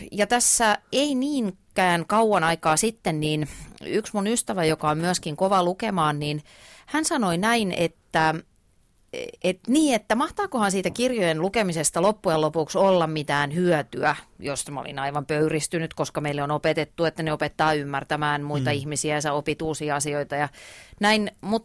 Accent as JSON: {"language": "Finnish", "town": "Ypäjä", "region": "Kanta-Häme", "country": "Finland", "tie": "born or raised there", "said": "silloin kun mä olin pieni, niin mä asuin Ypäjällä, mä olen sieltä kotoisin. Ja vieläpä semmoisella Ypäjän aseman kylällä, jossa ei ollut yhtään muuta"}